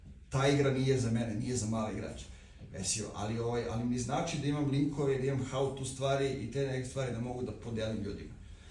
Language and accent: Serbian; Pirot, Southern and Eastern Serbia, Serbia; now in Novi Sad, Serbia; dolazim iz Pirota. Iz malog mesta